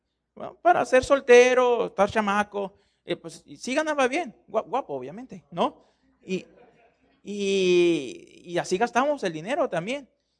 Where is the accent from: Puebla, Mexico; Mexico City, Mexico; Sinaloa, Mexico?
Sinaloa, Mexico; Culiacán; Yo nací aquí en Culichi, ¿sí? Nací aquí en Culiacán, el tercero de cinco